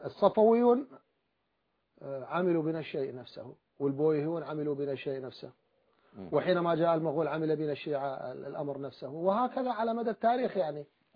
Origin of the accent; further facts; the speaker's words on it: Iraq; أنا ابن العراق. أنا ابن هذه الظروف. أنا ابن هذه المعاناة. أنا خرجت من منطقة شيعية سنية وعرفت ما هو التشيع ومن هم السنة.